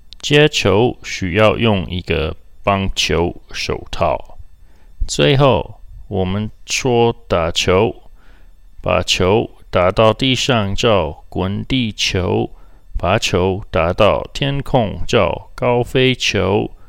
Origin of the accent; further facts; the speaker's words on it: New York, United States; 因为我是纽约人，所以我就是纽约的粉丝。